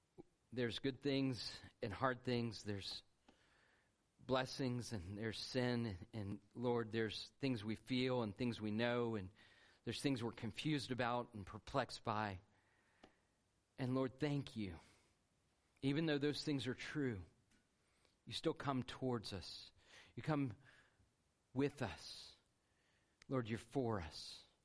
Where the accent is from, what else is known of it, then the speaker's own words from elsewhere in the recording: Georgia, United States; I was raised in Georgia. I went to the University of Georgia.